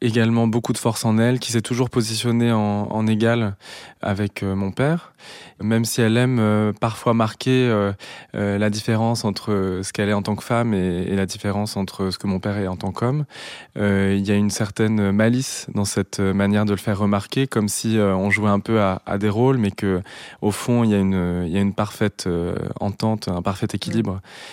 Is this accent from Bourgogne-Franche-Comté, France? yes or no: yes; Givry, Bourgogne-Franche-Comté, France; J'ai grandi à Givry, en Bourgogne, vers Chalon-sur-Saône. J'ai grandi dans une famille de 3 enfants, et avec mes 2 parents.